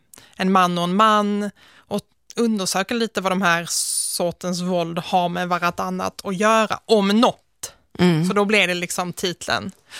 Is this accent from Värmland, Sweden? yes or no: no; Malmö, Skåne, Sweden; also born or lived in Nötesjö; Jag växte upp i en miljö som, alltså till naturen, liknar Solgårda utanför Svedala, som heter Nötesjö, en liten by. Och sen så flyttade jag in till Malmö när jag var 5 år gammal ungefär.